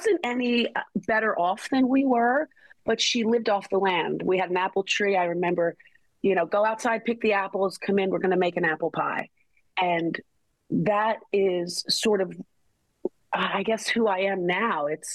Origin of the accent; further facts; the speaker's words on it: Philadelphia, Pennsylvania, United States; I'm from Center City, Philadelphia. I am the oldest of two children.